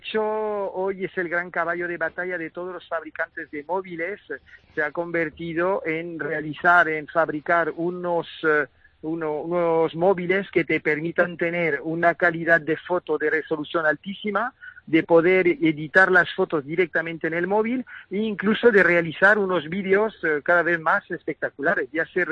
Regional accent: Paris, Île-de-France, France; soy francés de familia extremeña.

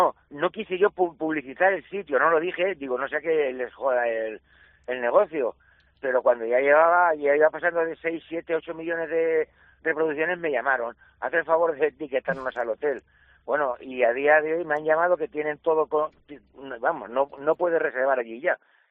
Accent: Albacete, Castilla-La Mancha, Spain; Vamos a ver, ¿cómo somos los de Albacete? Los de Albacete somos de la filosofía de amanece, que no es poco.

